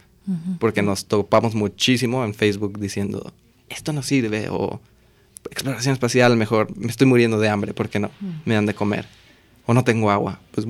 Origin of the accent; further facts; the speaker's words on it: Mexico; sobre todo siendo yo mexicano y estando allá